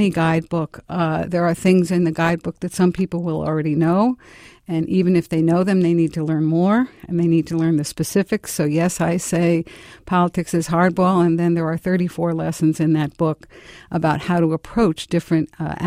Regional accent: Chicago, Illinois, United States; And I spent a lot of time in Springfield, Illinois, because I'm from Chicago

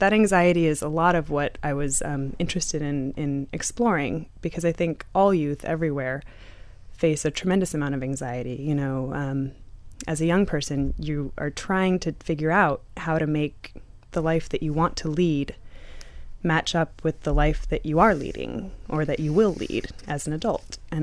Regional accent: United States; I think growing up in the States, I believed that I would only find people who echoed Carlos's sentiments.

